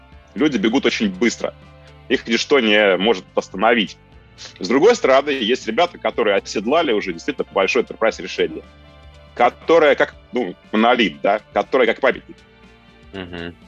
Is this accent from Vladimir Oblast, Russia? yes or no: no; Saint Petersburg, Russia; Потому что я из Питера.